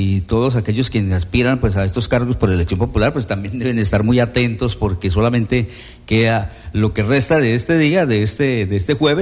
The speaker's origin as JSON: {"language": "Spanish", "country": "Colombia", "said": "como buenos colombianos que somos"}